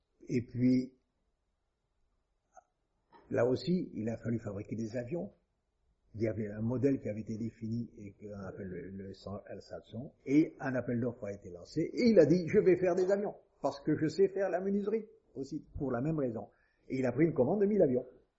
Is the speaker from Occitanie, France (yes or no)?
yes; Toulouse, Occitanie, France; en tant que Toulousain